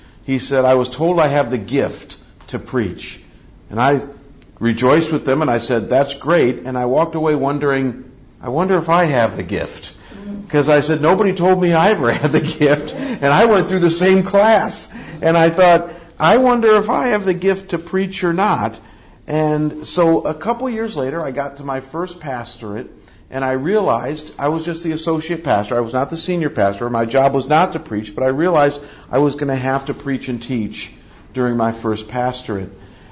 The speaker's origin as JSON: {"language": "English", "town": "Scottsdale", "region": "Arizona", "country": "United States", "said": "I'm from Scottsdale, Arizona. I am senior pastor at Scottsdale Bible Church."}